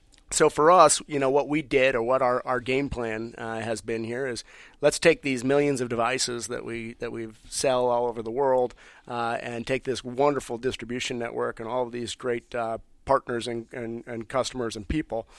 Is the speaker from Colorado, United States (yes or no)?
yes; Denver, Colorado, United States; So I moved from Kansas City to Colorado, worked, which was my home, Denver, Colorado, which was my hometown.